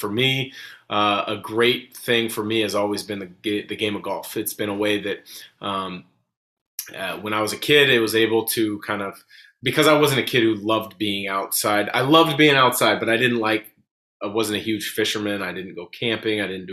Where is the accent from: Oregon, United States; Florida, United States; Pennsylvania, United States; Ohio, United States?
Oregon, United States; Portland; you know, I grew up in the Portland area, and so I've played pretty much every course that you could think of in the Portland, Vancouver area